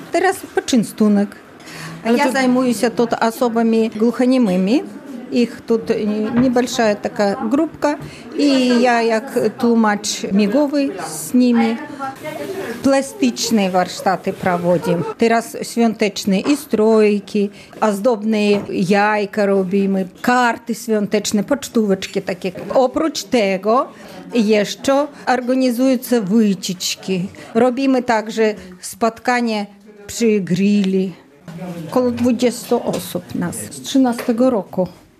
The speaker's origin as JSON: {"language": "Polish", "town": "Novosibirsk", "region": "Novosibirsk Oblast", "country": "Russia", "second_language": "Polish", "lives_now": "Poland", "said": "Ja pochodzę z Sibiri, z Nowosibirska."}